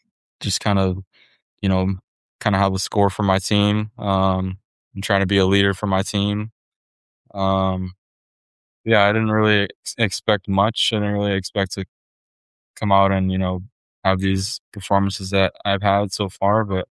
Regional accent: Hawaii, United States; Being born and raised in Hawaii, the culture that I was raised in, you know, kind of taught me to, you know, stay super humble and prioritize family.

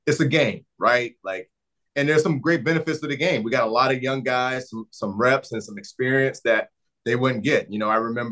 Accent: North Carolina, United States; I'm from North Carolina, but with my mom went to North Carolina Central

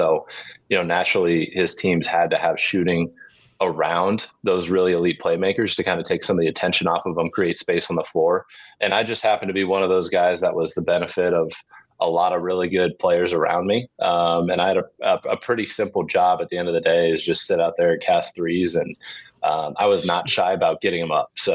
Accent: Kansas City, Missouri, United States; So my dad went to the U of I for 6 years and, you know, I grew up in Kansas City

